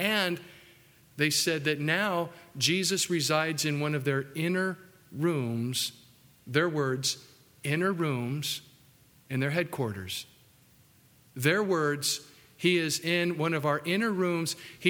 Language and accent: English; California, United States; I grew up in California. I'm getting over it. It's been a few years now. I'm doing better. I came from California where thunderstorms didn't happen.